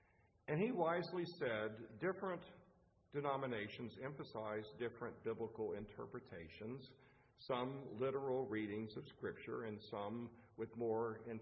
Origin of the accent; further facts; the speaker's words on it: Southern US, United States; Now, when I was growing up in the Southern Bible Belt, I would often have my Southern Baptist little friends, or my Church of God little friends